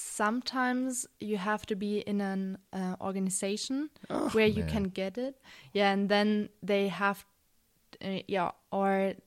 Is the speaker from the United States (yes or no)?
no; Germany; English is a second language; because they were afraid that anybody would attack me because I'm from Germany.